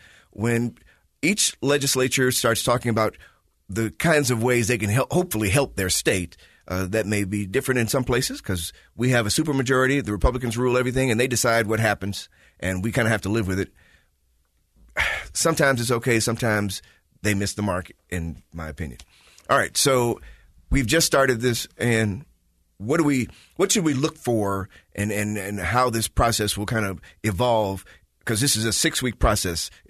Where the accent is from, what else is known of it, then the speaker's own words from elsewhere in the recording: Chicago, Illinois, United States; my mom was from rural Mississippi. I grew up in Chicago where I've seen this enormous disparity in wealth growing up all my life.